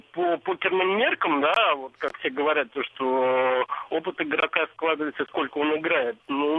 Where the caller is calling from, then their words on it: Moscow, Russia; из Москвы.